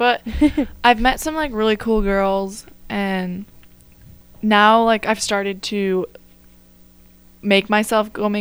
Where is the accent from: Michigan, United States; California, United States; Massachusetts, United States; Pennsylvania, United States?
Michigan, United States; Charlotte; I grew up in a small town called Charlotte, Michigan. It's about 20 minutes south of Lansing, which is the capital of Michigan.